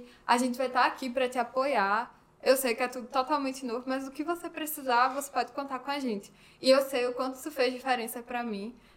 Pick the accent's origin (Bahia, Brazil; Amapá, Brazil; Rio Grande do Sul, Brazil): Bahia, Brazil; eu não sou daqui, eu sou da Bahia.